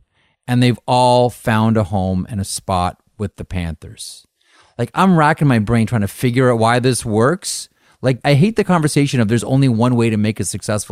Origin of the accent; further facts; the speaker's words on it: Canada; And again, I grew up in Canada.